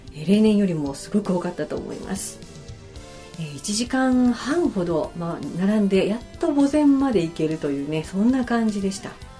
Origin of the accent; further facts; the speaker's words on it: Kyoto, Japan; 光明寺さん、黒谷さんと私たち地元では呼ぶんですけども、こちらも一部見頃を迎えてきています。京都はきっとね、この週末また来週頃が一番の見頃になりそうですね。